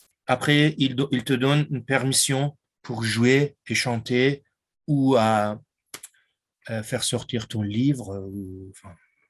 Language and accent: French; Isfahan, Iran; born there; French is a second language; Certaines villes autorisent les femmes à monter sur scène. Ma ville, il l'autorise pas. Ma ville natale est Ispahan.